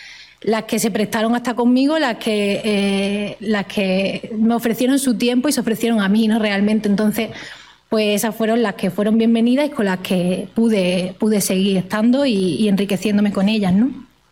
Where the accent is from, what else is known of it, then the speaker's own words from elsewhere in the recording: Andalusia, Spain; now in Vitoria, Spain; No era lo mismo ser andaluza aquí en Vitoria que ser andaluza en el Poniente. Mi clase, ¿no?, como de clase obrera, ¿no?, vengo de clase obrera, ¿no?, de un barrio obrero, de una familia obrera.